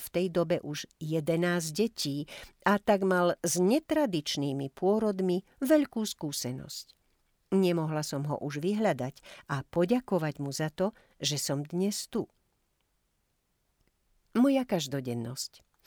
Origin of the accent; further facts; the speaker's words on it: Trnava, Trnava Region, Slovakia; born there; Narodila som sa síce v Trnave